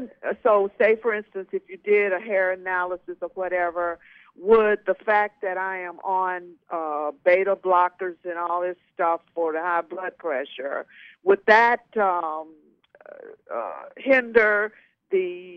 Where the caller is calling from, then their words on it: Atlanta, Georgia, United States; I'm calling from Atlanta, Georgia.